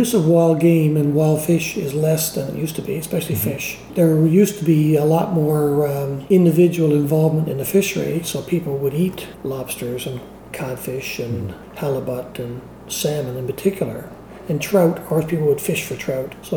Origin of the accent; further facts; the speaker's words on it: Lewisporte, Newfoundland and Labrador, Canada; I grew up in Lewisport